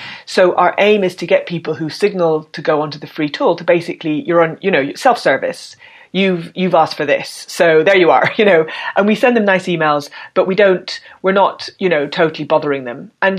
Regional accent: United Kingdom

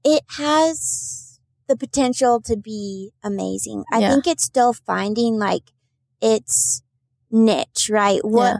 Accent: Iowa, United States; When I grew up in Iowa and I loved growing up there, it was just this feeling. It felt like home.

